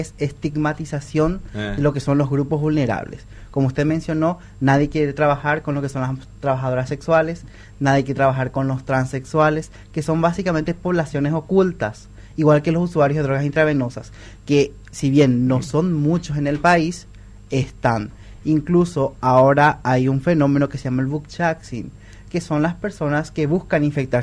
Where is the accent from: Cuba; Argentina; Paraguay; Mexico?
Paraguay; General Aquino, San Pedro; Soy de General Aquino, sí. Después, para estudiar en la Universidad Nacional Caguazú, tuve que trasladarme a vivir solo